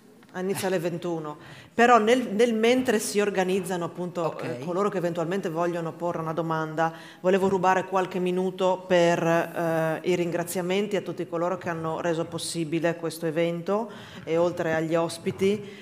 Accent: Friuli-Venezia Giulia, Italy; lo dico da friulana

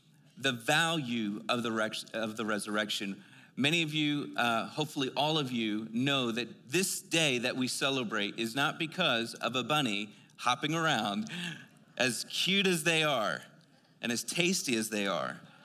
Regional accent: Philadelphia, Pennsylvania, United States; And where I grew up Northeast America in Philly, that Philadelphia had been around before our nation was formed.

